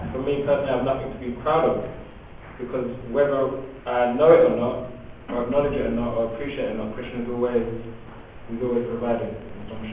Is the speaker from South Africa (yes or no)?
no; London, United Kingdom; So in my case, I grew up in East London, not a posh, more posh district.